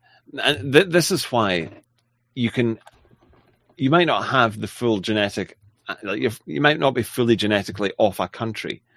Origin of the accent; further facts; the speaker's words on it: Linlithgow, Scotland, United Kingdom; I'm a quarter English and supposedly a quarter Italian, but really 7%. And yet I feel that I absolutely belong to my home town of Linlithgow.